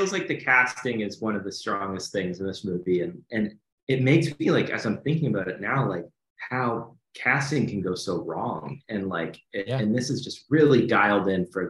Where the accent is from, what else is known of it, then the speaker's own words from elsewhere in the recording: Los Angeles, California, United States; I just remember growing up in this neighborhood